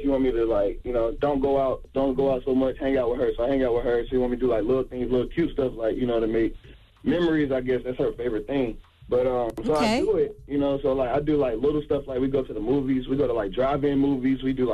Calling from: North Carolina, United States; from North Carolina.

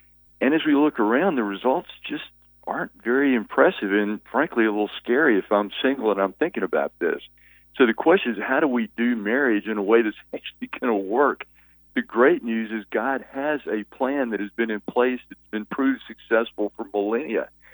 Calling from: Nolensville, Tennessee, United States; And that would be in Nolensville, Tennessee, which is just south of Nashville.

